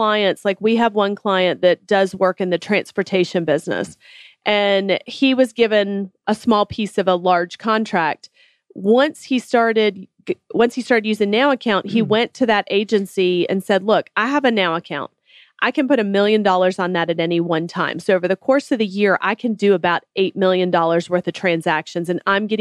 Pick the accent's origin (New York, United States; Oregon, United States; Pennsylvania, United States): New York, United States; And I thought, well, that's great. Me too.